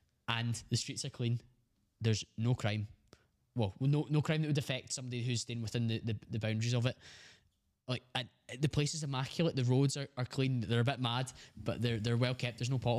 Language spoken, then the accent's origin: English; Scotland, United Kingdom; And I love Scotland, I love the UK. I'm proudly British, I'm proudly Scottish.